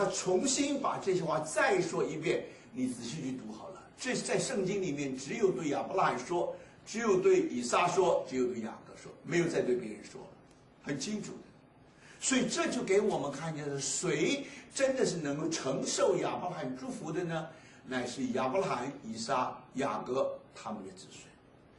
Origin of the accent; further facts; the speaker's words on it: China; 就是我们因为我们是中国人，我们对这个好像印象不深